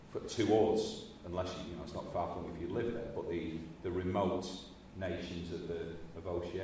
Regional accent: United Kingdom; Because you make assumptions, being British, about what British people know about the world

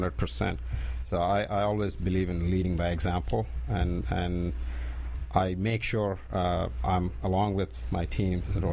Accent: India; moved away as an adult; now in United States; I'm from India.

